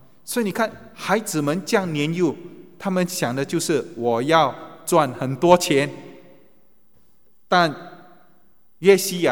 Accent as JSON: {"language": "Chinese", "country": "China", "said": "那这个我们中国人很清楚"}